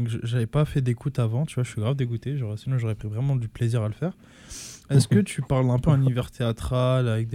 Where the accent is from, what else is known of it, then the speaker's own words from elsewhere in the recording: France; Je suis français, j'étais même pas au courant